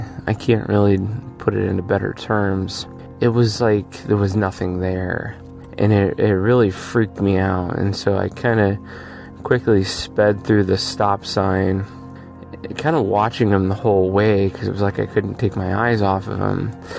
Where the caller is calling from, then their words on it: Erie, Pennsylvania, United States; I'm calling from Erie, Pennsylvania